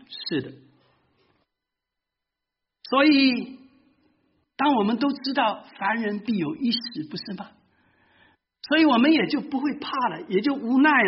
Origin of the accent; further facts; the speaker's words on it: Taiwan; born there; 我是50年出生的，都快要70岁了，那么日子很苦。我是在台湾出生的第一代